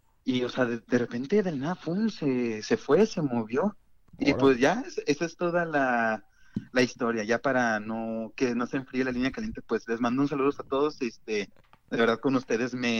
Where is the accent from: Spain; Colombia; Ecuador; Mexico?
Mexico; Saltillo, Coahuila; now in Monterrey, Mexico; Soy de Saltillo, estudiando en Monterrey